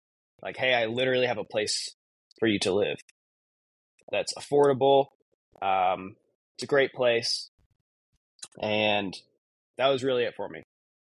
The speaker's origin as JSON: {"language": "English", "region": "Missouri", "country": "United States", "tie": "born or raised there", "said": "So I grew up in Missouri."}